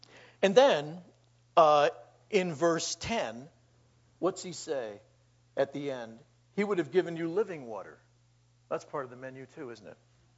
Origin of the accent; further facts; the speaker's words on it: New York, United States; You know, I'm from New York.